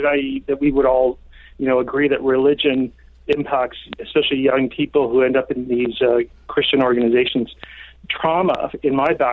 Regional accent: Vancouver, British Columbia, Canada; Yes, born and raised.

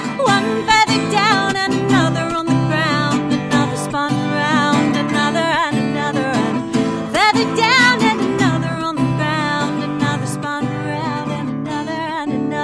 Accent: Toronto, Ontario, Canada; also born or lived in Vancouver, Canada; you know, I grew up in Toronto. I lived in Vancouver for 10 years. I've always been in a city.

